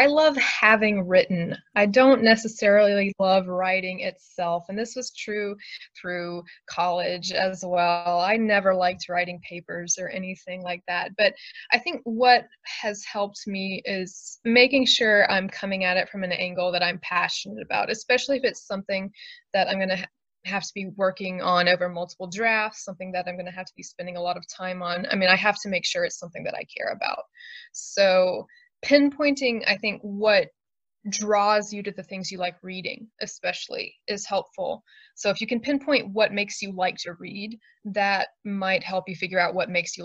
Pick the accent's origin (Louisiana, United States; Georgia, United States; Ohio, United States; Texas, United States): Georgia, United States; Atlanta; I'm originally from the Atlanta area.